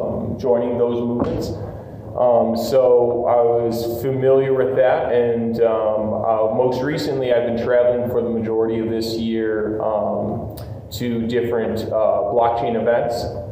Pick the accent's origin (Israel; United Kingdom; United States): United States; Livonia, Michigan; I'm from Metro Detroit, so I'm born and raised in Livonia